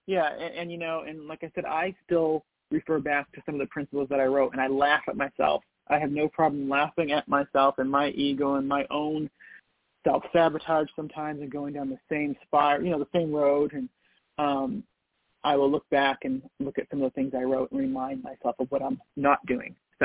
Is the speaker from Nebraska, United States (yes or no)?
no; Boston, Massachusetts, United States; And to me, that's always been so normal growing up in the Northeast, around the Boston area.